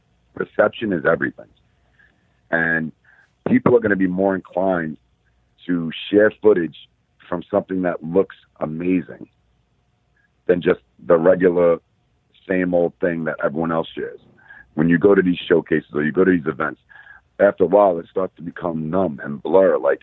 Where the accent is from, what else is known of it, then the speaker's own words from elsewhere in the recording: New York City, New York, United States; I'm from Staten Island, we all know Times Square.